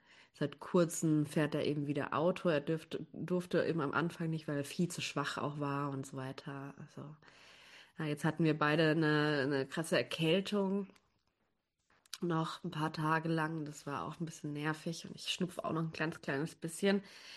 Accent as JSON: {"language": "German", "town": "Munich", "region": "Bavaria", "country": "Germany", "tie": "born there", "lives_now": "Braunschweig, Germany", "said": "eigentlich aus München, aber ich wohne in Braunschweig. Also ich wurde in München geboren und bin eigentlich jetzt schon fast vor ja, 4,5 Jahren, 5 Jahren nach Braunschweig gezogen"}